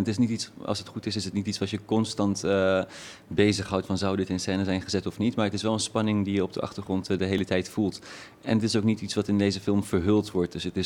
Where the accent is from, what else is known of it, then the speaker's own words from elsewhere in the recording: Iran; now in Netherlands; Ik kom uit Iran inderdaad.